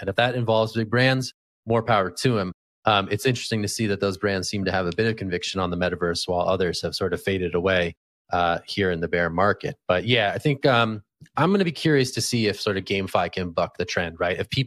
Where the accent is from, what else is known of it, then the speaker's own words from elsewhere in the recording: California, United States; born there; So as a Californian by birth, I'm all in.